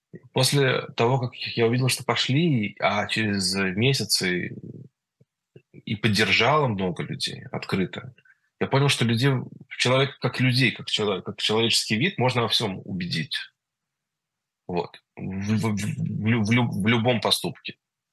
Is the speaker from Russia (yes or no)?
no; Israel; я ему сказал, вопреки всем правилам, что я из Израиля